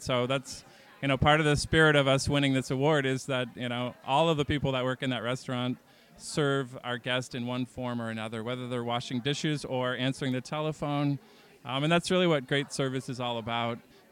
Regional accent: East Coast, United States; Growing up on the East Coast, you know, I always sort of reminisce of like a great clam, an oyster bake

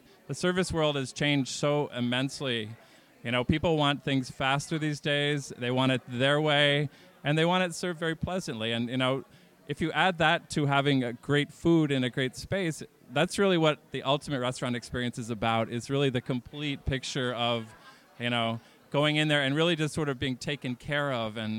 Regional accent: East Coast, United States; Growing up on the East Coast, you know, I always sort of reminisce of like a great clam, an oyster bake

